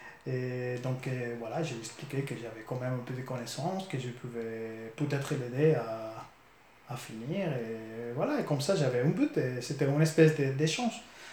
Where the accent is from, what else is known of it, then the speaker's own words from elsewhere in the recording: Spain; je devais choisir entre rentrer chez moi en Espagne ou partir à la rencontre de ma copine